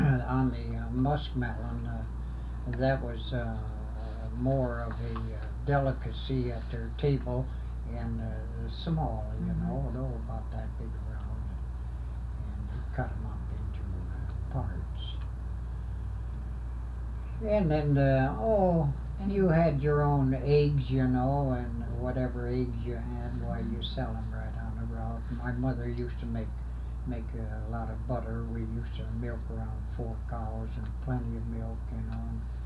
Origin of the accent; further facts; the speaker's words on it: Chicago, Illinois, United States; born there; Oh, yes, I was born in Chicago.